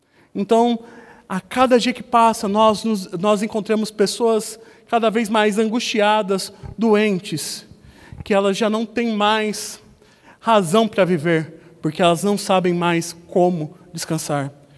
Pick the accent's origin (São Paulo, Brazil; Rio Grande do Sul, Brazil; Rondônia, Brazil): São Paulo, Brazil; principalmente de nós que somos paulistas.